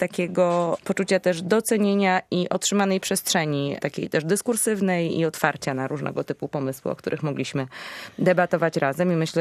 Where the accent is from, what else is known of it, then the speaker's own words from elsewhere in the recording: Poznań, Greater Poland Voivodeship, Poland; gdzie po drodze mam Poznań, skąd pochodzę